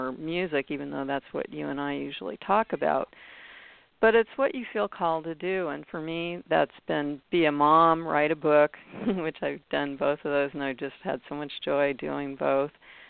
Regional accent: California, United States; I was growing up in Shasta County on a ranch that was really, really remote.

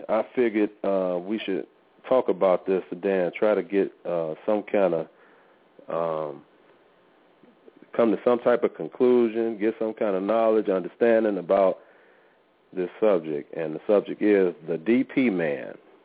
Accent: Midwest, United States; I'm just biased because I'm from the Midwest

